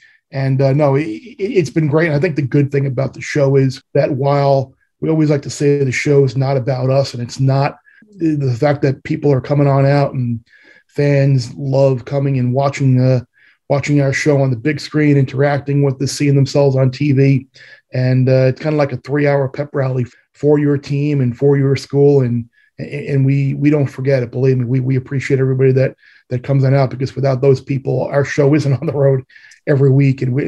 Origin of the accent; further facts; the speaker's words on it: New York, United States; I'm from Long Island